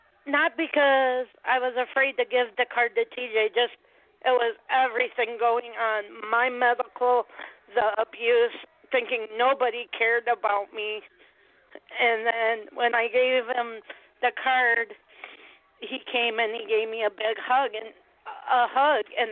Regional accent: Streator, Illinois, United States; And then now I'm just trying to find a place here in my hometown because I live in Illinois, so I'm in a little town called Streeter.

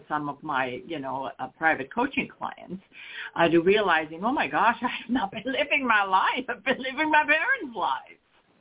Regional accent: Switzerland; now in United States; that's ultimately then what led me to leave my home country, Switzerland, and basically move to the United States to explore this amazing world.

